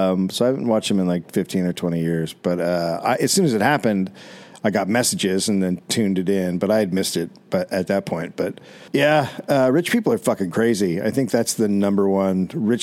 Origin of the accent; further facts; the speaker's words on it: United States; and I, as an American, I envy it.